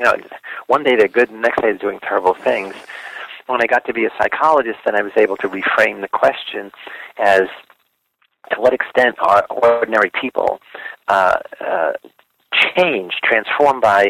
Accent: New York City, New York, United States; I grew up in the South Bronx, New York, and that is maybe always will be a ghetto.

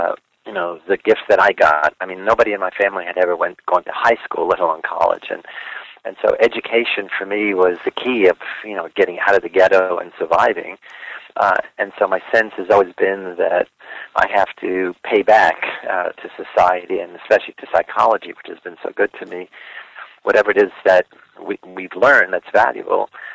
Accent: New York City, New York, United States; I grew up in the South Bronx, New York, and that is maybe always will be a ghetto.

